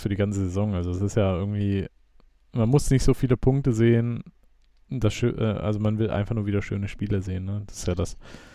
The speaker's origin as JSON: {"language": "German", "town": "Lopik", "region": "Utrecht", "country": "Netherlands", "tie": "born or raised there", "said": "Ach, von meiner Heimat, die kriege ich auch noch hin."}